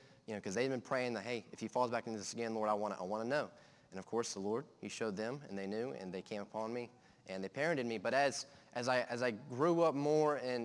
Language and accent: English; Fredericksburg, Texas, United States; born there; I was born in Fredericksburg, Texas, a small little town.